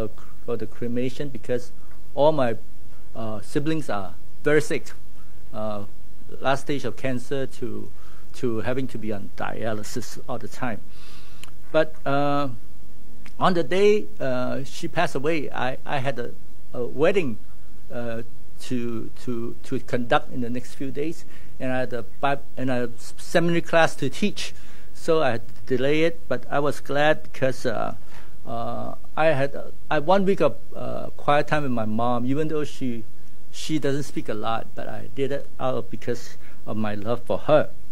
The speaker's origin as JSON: {"language": "English", "country": "Malaysia", "said": "I come from Malaysia, and we have Indians, there are like 15%, and Chinese are 25%, and the rest are Malays. So I'm used to that multicultural setting."}